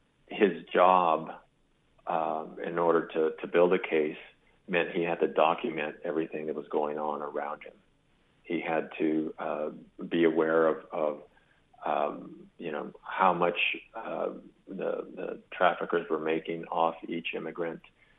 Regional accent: Brownsville, Texas, United States; yes, I grew up in Brownsville, and yes, I go back quite frequently

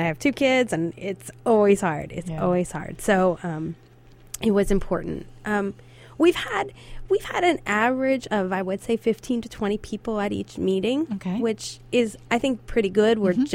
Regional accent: Allentown, Pennsylvania, United States; I grew up in Allentown.

